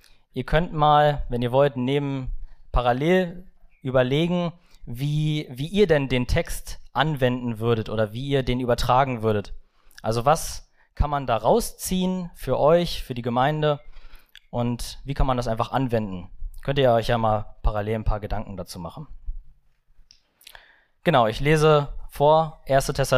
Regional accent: Brandenburg, Germany; ich bin 21 Jahre alt und damit ihr mich örtlich ein bisschen einordnen könnt, ich komme aus Brandenburg, habe ein Berliner Kennzeichen und wohne aktuell in Niedersachsen.

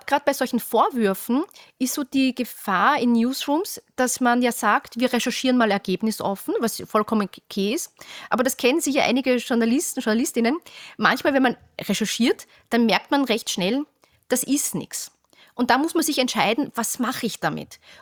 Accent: Austria; Genau. Und da muss ich sagen, ich bin ja Österreicherin.

